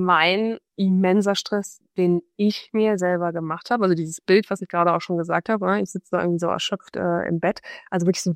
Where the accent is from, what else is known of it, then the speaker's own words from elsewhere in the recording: Rhineland, Germany; Ich bin Rheinländerin durch und durch.